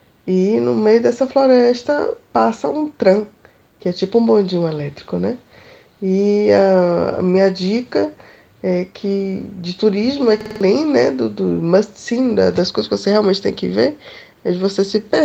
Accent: Salvador, Bahia, Brazil; now in Brussels, Belgium; porque eu cresci numa cidade grande, né? Eu cresci em Salvador.

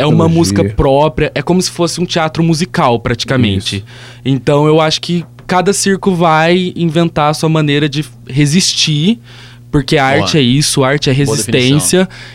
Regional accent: Barretos, São Paulo, Brazil; now in São Paulo, Brazil; Sim, eu sou do interior, eu vim pra São Paulo por causa da faculdade Casper Libero, eu sou de Barretos

